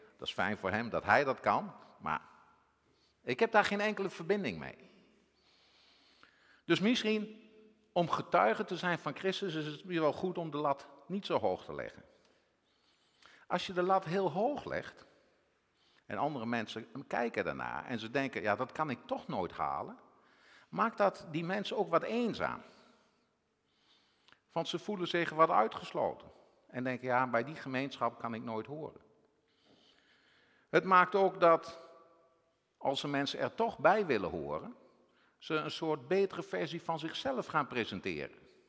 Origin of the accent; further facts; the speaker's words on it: Winterswijk, Gelderland, Netherlands; Ik kom uit Winterswijk. Ik ben getrouwd met Elspeth, die komt uit Gossel en de vergadering van Warrensveld.